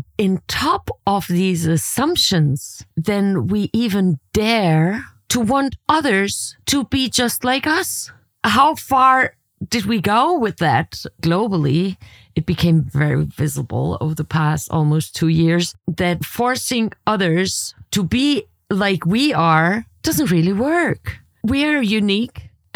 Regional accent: Germany; Let's not forget, I was born and raised in Germany and I traveled there from Europe.

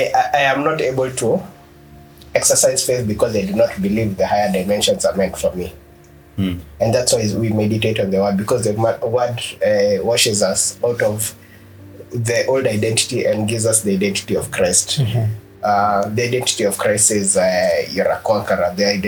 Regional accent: Kenya; I am a Kenyan, so every Kenyan is suffering, so I must also suffer too.

